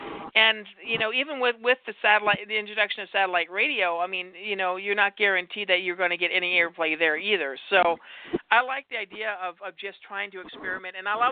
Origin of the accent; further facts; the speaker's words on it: Montana, United States; I mean, I'm originally from Montana. I listen to rock stations up in Montana